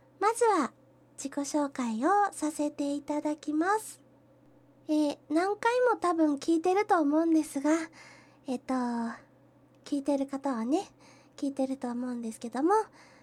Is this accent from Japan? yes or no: yes; Kyushu, Japan; 出身地は、九州のどこかです。食べ物の美味しいところです。